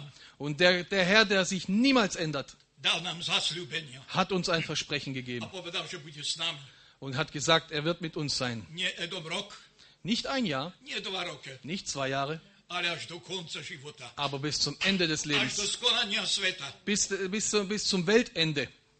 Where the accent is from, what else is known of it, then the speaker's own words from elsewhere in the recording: Padina, Vojvodina, Serbia; Und ich möchte nicht vergessen, was mir die Geschwister aus Padina, wo ich herkomme, gesagt haben.